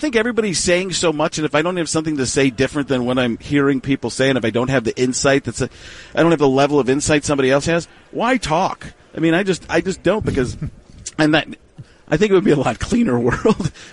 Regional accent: Waukesha, Wisconsin, United States; I grew up in Waukesha, Wisconsin, like 45 minutes from there.

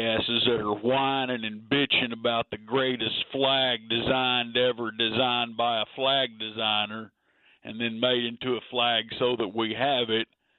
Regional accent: Southern United States, United States; I'm proud Southerner.

